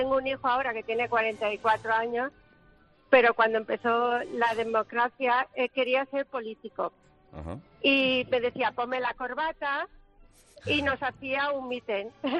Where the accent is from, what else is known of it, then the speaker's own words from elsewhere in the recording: Valencia, Valencian Community, Spain; Aquí soy de Valencia, se sabía también aquí todo.